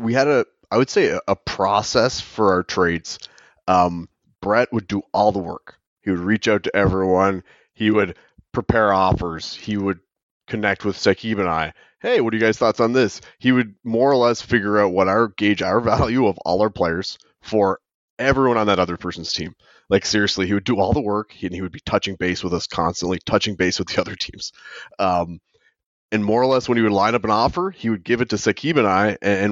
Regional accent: Nova Scotia, Canada; I'm from Cape Breton, he's from Newfoundland, like two good Islander boys.

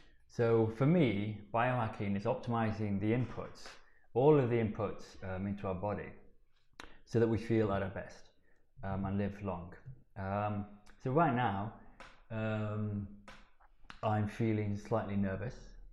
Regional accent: Sheffield, Yorkshire and the Humber, United Kingdom; I grew up in Yorkshire

